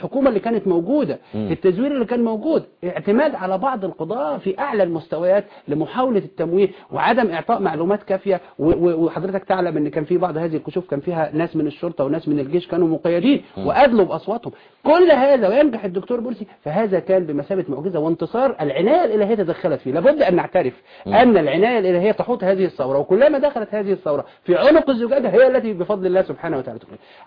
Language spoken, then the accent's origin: Arabic; Egypt; إحنا كمصريين